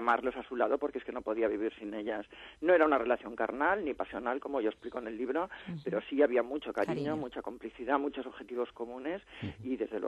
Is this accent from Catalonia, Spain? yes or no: yes; Catalonia, Spain; como buena catalana que soy